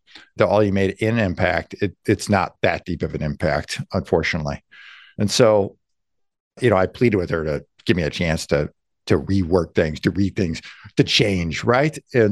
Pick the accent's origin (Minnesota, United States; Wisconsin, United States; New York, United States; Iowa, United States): Iowa, United States; Des Moines; So I grew up in Des Moines, Iowa, went to school over at the University of Nebraska at Omaha.